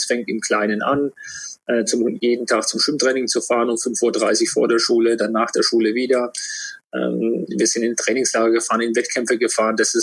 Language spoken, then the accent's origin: German; Würzburg, Bavaria, Germany; born there; bin Vater von zwei Kindern, 4 und 6 Jahre alt und bin ein gebürtiger Würzburger.